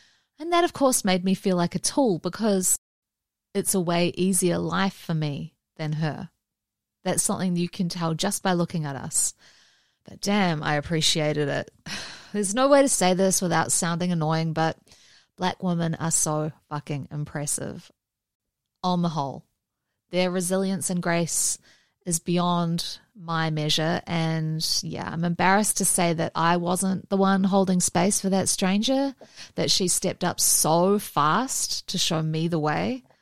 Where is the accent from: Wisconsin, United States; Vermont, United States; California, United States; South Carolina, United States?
California, United States; I'm a Californian, so I'm all good.